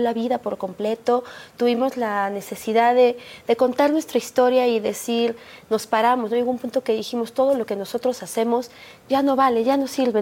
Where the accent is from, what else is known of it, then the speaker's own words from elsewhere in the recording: Mexico; Somos mexicanos también